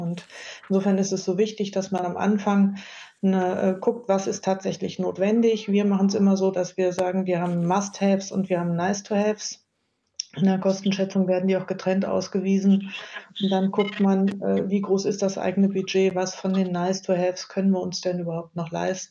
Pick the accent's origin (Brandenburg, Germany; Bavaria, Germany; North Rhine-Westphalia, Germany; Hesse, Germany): North Rhine-Westphalia, Germany; Düsseldorf; Ich komme ja aus Düsseldorf.